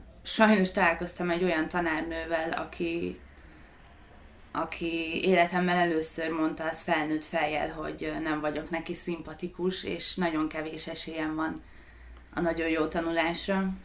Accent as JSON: {"language": "Hungarian", "town": "Kiskunhalas", "region": "Bács-Kiskun", "country": "Hungary", "tie": "born there", "lives_now": "Budapest, Hungary", "said": "Kiskunhalason születtem, 94-ben, ez sokat fog segíteni, hogy el tudjatok képzelni. Budapesten élek 10 éve"}